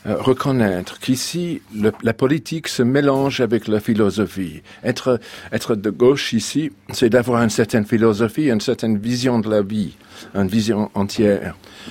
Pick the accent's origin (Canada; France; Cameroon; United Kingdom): United Kingdom; England; chez nous, en Angleterre, puisque nous avons eu un mouvement conservateur pendant 2 siècles